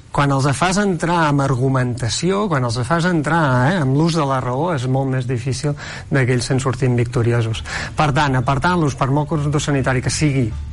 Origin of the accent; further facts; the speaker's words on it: Vic, Catalonia, Spain; Jo sóc de Vic, deixo-m'ho dir d'entrada.